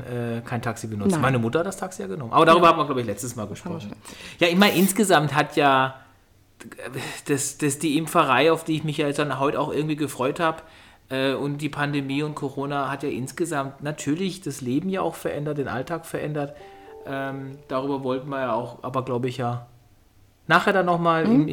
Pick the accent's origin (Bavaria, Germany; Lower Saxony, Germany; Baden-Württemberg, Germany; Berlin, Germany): Berlin, Germany; wobei wir als Berliner sind wir da ja auch relativ